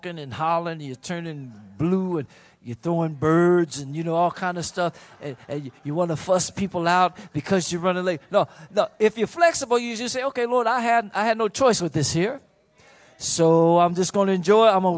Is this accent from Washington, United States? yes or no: no; Chicago, Illinois, United States; born or raised there